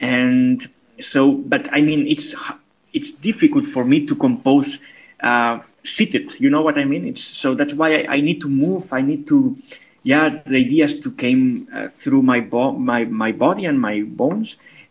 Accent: Spain; English is a second language; the music school here in my hometown in Spain

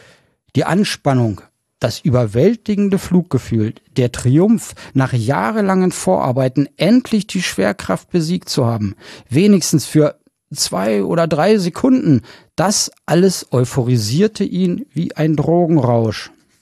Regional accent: Braunschweig, Lower Saxony, Germany; Im Februar hatte ich eine Lesung in meiner alten Heimatstadt Braunschweig.

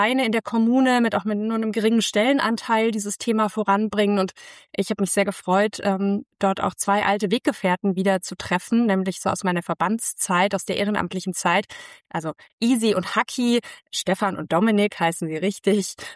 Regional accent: Baden-Württemberg, Germany; Ich komme aus den Bergen, komme aus dem Schwarzwald und nicht von der Küste.

